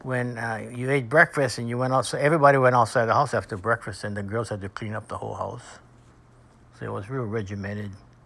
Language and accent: English; Kauai, Hawaii, United States; We were raised with him on Kauai.